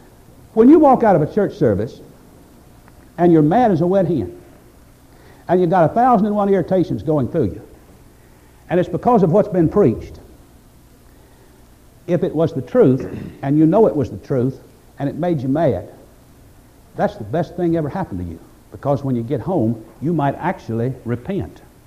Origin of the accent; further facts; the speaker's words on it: United States; I'm an American, and I love this country, and I defend it